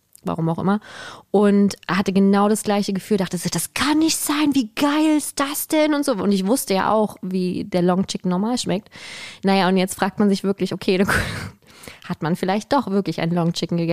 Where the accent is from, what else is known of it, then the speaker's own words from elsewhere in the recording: Berlin, Germany; born there; Ich liebe Berlin, ich finde es toll, wir sind gebürtige Berliner